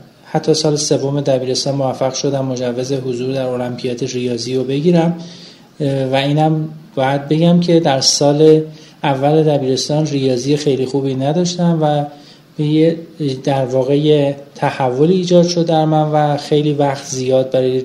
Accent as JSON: {"language": "Persian", "region": "Hamadan", "country": "Iran", "tie": "born or raised there", "said": "من متولد 12 اسفند 51 هستم. در شهر همدان دنیا اومدم. در یه خانواده فرهنگی که پدر مادرم معلم هستن به دنیا آمدم."}